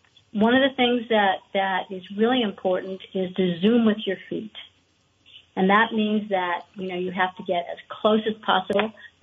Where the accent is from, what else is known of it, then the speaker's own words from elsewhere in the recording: Ohio, United States; And I am from Ohio as well.